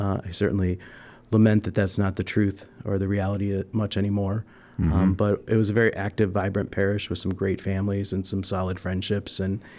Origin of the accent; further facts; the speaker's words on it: Sheffield Lake, Ohio, United States; also born or lived in Westlake; So I grew up in Sheffield Lake and then Westlake. I am the oldest of 6 kids.